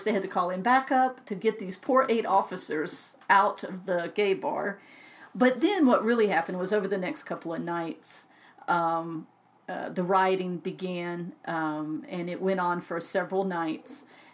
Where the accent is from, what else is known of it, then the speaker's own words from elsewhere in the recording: Atlanta, Georgia, United States; I thought was funny in Atlanta, growing up in Atlanta, I was lucky enough to march in a lot of the gay pride marches there.